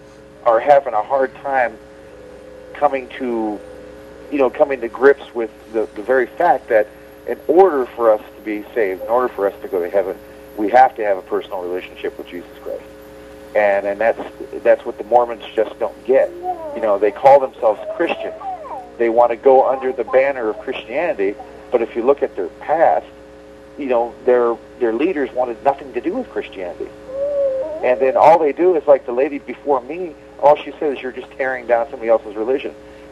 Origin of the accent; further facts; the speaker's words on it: California, United States; I'm from California. I've been out here for 4 years